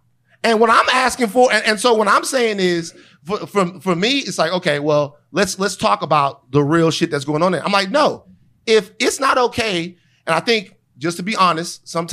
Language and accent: English; the South, United States; I am from the Deep South. We are from the Deep South. Yeah. And in the Deep South, there is just like this thing to where it's not even taboo.